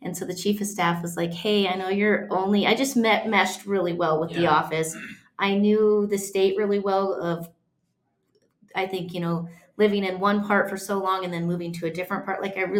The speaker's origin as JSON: {"language": "English", "town": "Ennis", "region": "Montana", "country": "United States", "tie": "born or raised there", "said": "So I grew up in the southern part of the state called Ennis, which was very small."}